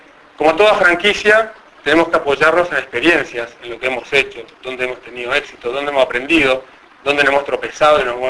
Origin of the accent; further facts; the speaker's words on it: Uruguay; lo único que podemos decir que lo hacemos 100% en todo el territorio somos los uruguayos.